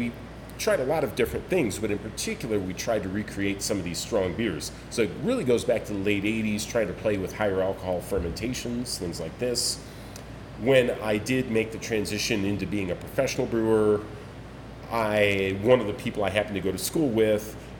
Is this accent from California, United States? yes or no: no; Michigan, United States; Given that I was from Michigan